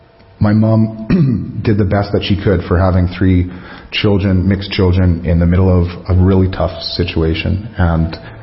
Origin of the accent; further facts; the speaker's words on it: Maple Creek, Saskatchewan, Canada; So growing up in Maple Creek and to where I am now, I do see like a vast difference in our surroundings, in our communities.